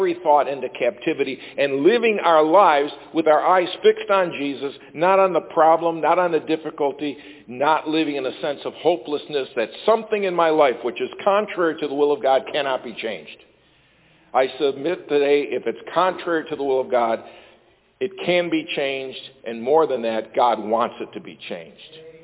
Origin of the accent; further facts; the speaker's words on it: Ireland; I will justify it. I'm Irish. Covers everything.